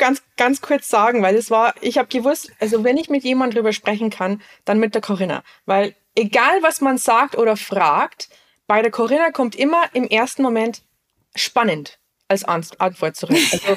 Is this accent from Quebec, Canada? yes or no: yes; Montreal, Quebec, Canada; Also ich war zwischen München und Montreal sehr viel. Also das weißt du, ich bin ja ursprünglich aus Montreal und fliege ja immer sehr viel hin und her, immer noch.